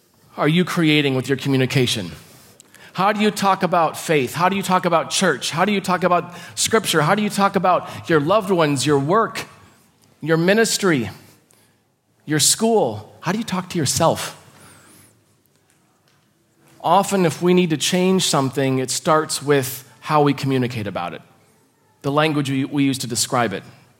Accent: Midwest, United States; I don't know if this is normal for Australia, but I was brought up in the Midwestern United States, and I was in an organization called Pathfinders as a kid.

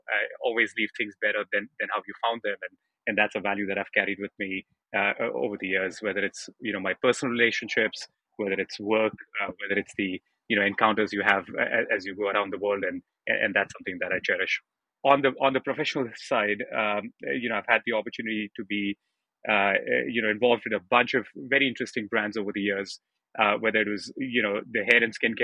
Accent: India; I was born and raised in India, and was born in a middle class business family

